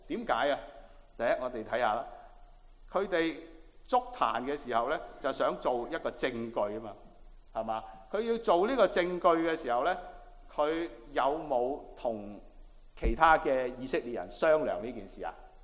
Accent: China; 其实我们中国人的关系现在都似似地的，我们中国人有个说话是什么？

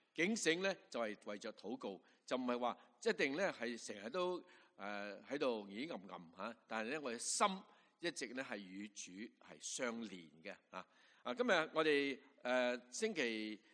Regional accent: Guangdong, China; 但是呢我們廣東人呢，我們呢能夠恢復回我們用我們的廣東話來唱出這樣的詩歌

